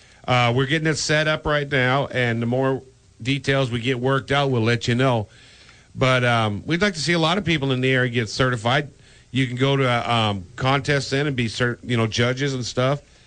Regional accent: Edmonton, Alberta, Canada; I was born and raised up around Edmonton, Alberta, about 40 miles from where you guys are right now.

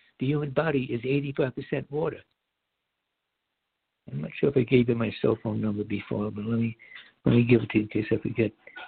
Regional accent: United States; When I was a kid growing up in America, there was hardly anyone with cancer, believe it or not.

